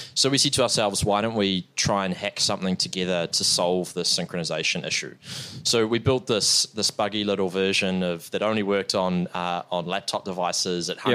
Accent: New Zealand; now in New York, United States; So obviously you can tell by the accent, I'm a Kiwi

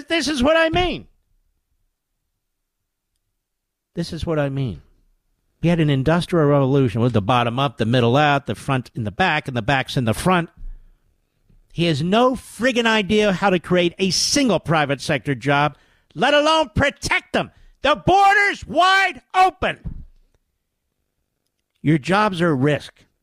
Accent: Pennsylvania, United States; But here he is in Pennsylvania, my home state.

